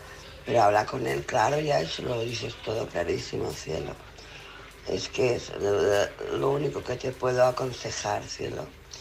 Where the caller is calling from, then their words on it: Barcelona, Catalonia, Spain; de Barcelona.